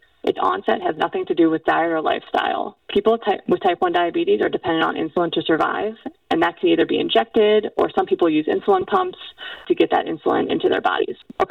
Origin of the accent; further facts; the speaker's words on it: Maryland, United States; now in Oakland, United States; So I grew up in Maryland, living in Oakland now. The summers in Maryland are very hot and can get very humid